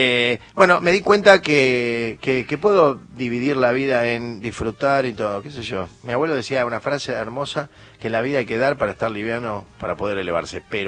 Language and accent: Spanish; Buenos Aires, Argentina; moved away as an adult; now in Córdoba, Argentina; Un ex porteño en Córdoba. 40 años en Buenos Aires viví.